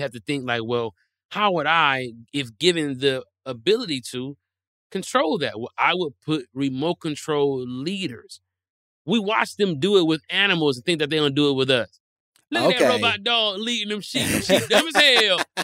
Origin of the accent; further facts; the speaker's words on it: Detroit, Michigan, United States; Man, look, I'm from Detroit where they make cars, right?